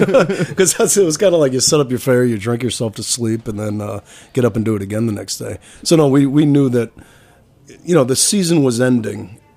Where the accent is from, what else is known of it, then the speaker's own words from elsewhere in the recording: New York, United States; also born or lived in Syracuse; I'm from New York originally, but my family, when we were 13 years old, moved up to Syracuse. And that's where I landed.